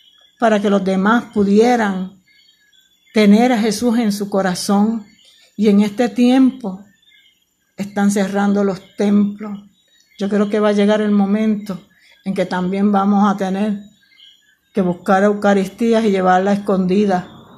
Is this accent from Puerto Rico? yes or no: yes; Yabucoa, Puerto Rico; Es una gran lástima lo que está pasando en mi pueblo de Yabucoa.